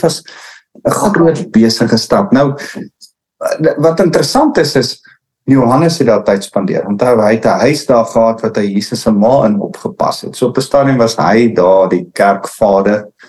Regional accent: Gauteng, South Africa; ek het nou in die Oosrand groot geword, wat eindelijk so half platteland in die stad is

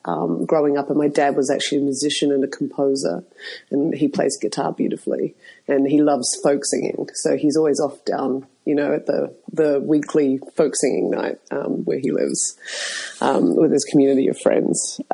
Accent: New Zealand; My dad was from Italy and my mum is a Kiwi, a New Zealander. And I grew up in New Zealand

